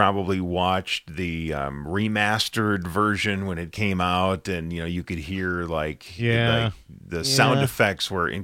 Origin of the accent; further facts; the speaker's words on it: Cottage Grove, Minnesota, United States; I grew up in Cottage Grove, Minnesota. A lot of people get that confused for Cottage Grove, Wisconsin.